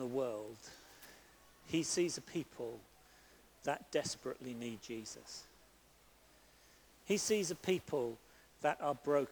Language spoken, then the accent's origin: English; England, United Kingdom; We particularly, as English people, have got a bit more to learn about that.